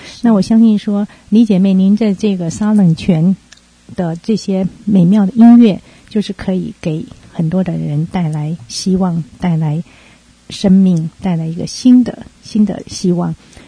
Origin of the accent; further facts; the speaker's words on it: Taiwan; now in United States; 当初我是从台湾过来的，刚到美国的时候觉得哇，这个地方因为是一个非常完全陌生的地方，也没有亲戚朋友